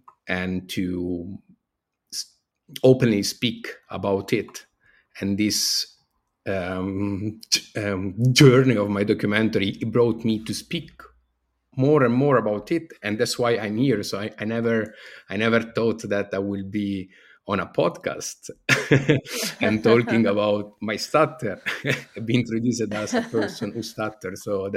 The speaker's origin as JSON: {"language": "English", "country": "Italy", "lives_now": "Tromsø, Norway", "said": "I'm from Italy, but I live in the Arctic, in the Norwegian Arctic, in Tromsø, where I spent the last 7 years."}